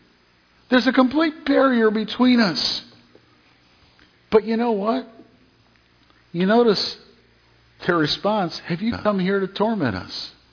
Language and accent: English; Detroit, Michigan, United States; I grew up in Detroit. I'm used to a lot more danger and violence than you are.